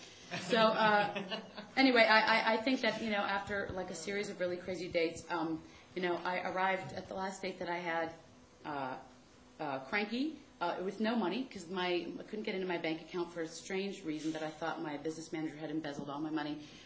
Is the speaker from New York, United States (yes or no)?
no; Maryland, United States; Yeah, I'm from Maryland, D.C. I went to NYU.